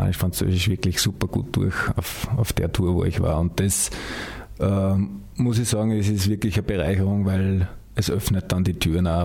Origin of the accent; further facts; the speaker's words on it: Wachsenberg, Upper Austria, Austria; gehe wirklich zu mir nach Hause, dort, wo ich aufgewachsen bin, ins Mühlviertel nach Wachsenberg.